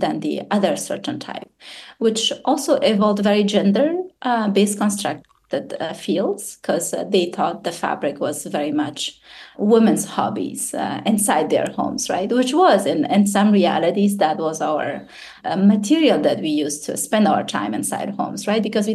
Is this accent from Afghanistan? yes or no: yes; Afghanistan; because I grew up in Afghanistan and specifically in this bazaar